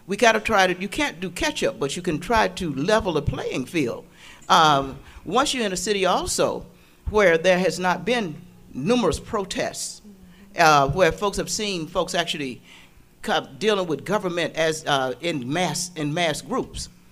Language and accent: English; Columbus, Ohio, United States; I grew up in Columbus. As a matter of fact, I grew up on Casita Road near E. County Housing Project.